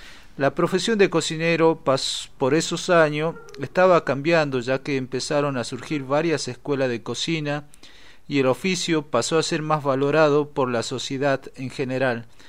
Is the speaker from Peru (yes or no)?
no; Northwest Argentina, Argentina; un grupo de personas del noroeste argentino que nos reunimos para investigar, estudiar y difundir la gastronomía andina